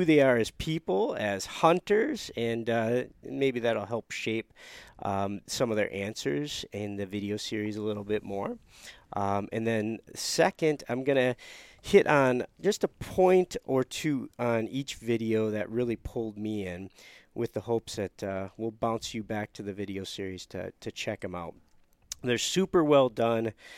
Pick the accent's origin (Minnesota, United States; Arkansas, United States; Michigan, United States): Michigan, United States; accent: Yooper; My Uper accent, eh? So I have not a Cajun accent, but if I want to, I can bring out the Uper accent.